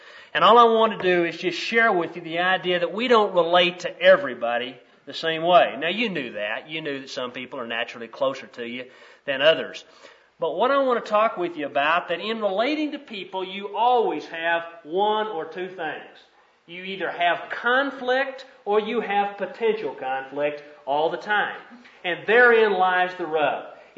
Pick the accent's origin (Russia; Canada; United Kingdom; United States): United States; the South; Now, I'm from the South, and I spent a good bit of time down in Oklahoma, and one of the things about the people in the South is they talk fast.